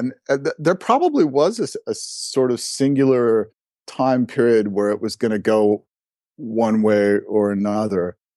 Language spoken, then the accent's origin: English; San Diego, California, United States; I was a Suzuki kid, and I grew up in San Diego, California, and it happened to be right at the time that one of the biggest Suzuki programs in the country was just getting started.